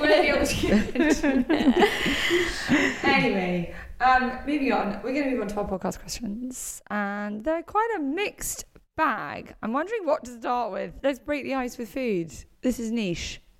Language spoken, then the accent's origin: English; London, United Kingdom; I grew up in London.